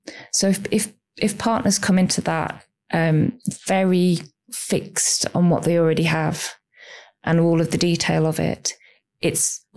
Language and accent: English; Yorkshire and the Humber, United Kingdom; also born or lived in Sheffield; where I'm from, or at least I should say I'm from Sheffield, which is very important for those people who are from Yorkshire to make that distinction.